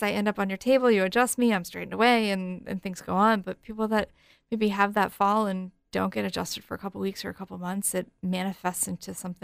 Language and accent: English; New Hampshire, United States; I think we do, you know, but yet we still live in New Hampshire. You and I were both born and raised here.